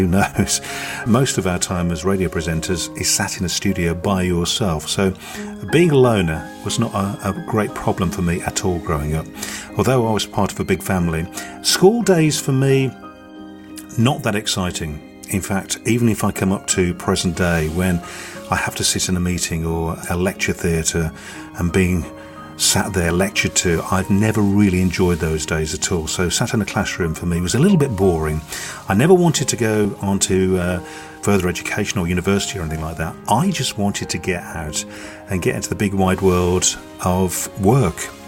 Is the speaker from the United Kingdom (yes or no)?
yes; Birmingham, West Midlands, United Kingdom; accent: Birmingham; I'm a Brummie, and I can do the Birmingham accent.